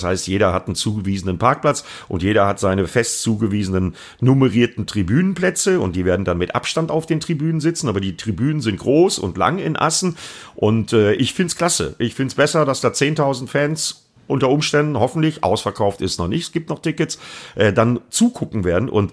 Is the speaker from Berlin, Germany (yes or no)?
no; Bremen, Germany; Das ist ja für mich als Bremer quasi mein Heimspiel.